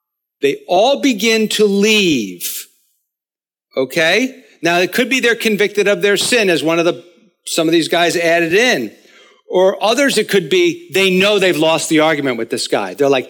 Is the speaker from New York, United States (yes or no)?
yes; New York, United States; I'm obnoxious. I have an excuse. I'm from New York.